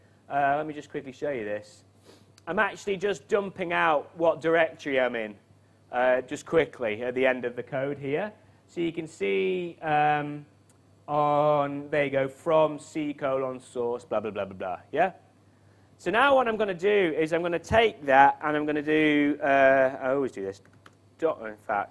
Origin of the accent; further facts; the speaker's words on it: England, United Kingdom; Don't worry, I'm from England. We voted Brexit.